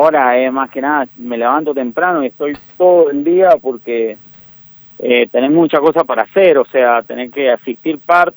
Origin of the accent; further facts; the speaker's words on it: San Juan, Argentina; y yo soy de San Juan, que es seco, entonces es lindo el invierno.